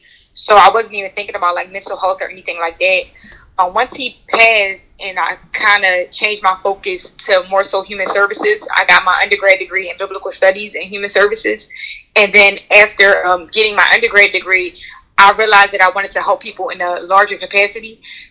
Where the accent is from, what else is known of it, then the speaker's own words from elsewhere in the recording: Philadelphia, Pennsylvania, United States; I grew up in North Philadelphia, which is an urban neighborhood in Philadelphia.